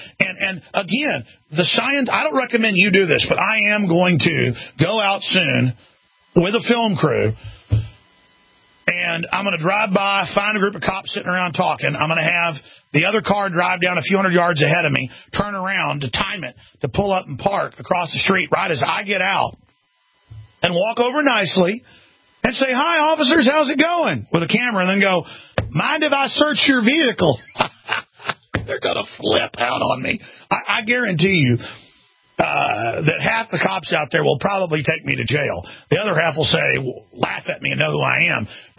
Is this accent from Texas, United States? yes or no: yes; Dallas, Texas, United States; born there; since I was born in Dallas, but they live down here now